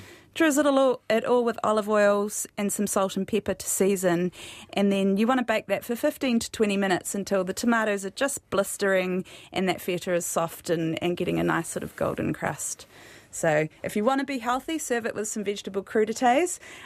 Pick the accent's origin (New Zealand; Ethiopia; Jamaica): New Zealand; Wellington; also born or lived in Auckland; I grew up in the Wairarapa